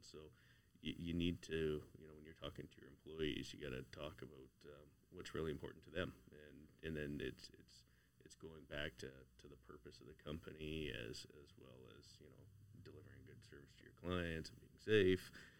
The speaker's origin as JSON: {"language": "English", "town": "Sarnia", "region": "Ontario", "country": "Canada", "tie": "born or raised there", "moved": "as an adult", "lives_now": "Fort McMurray, Canada", "said": "Yeah, I moved here with my family back in 2007. So born and raised in Sarnia, which, of course, another oil town."}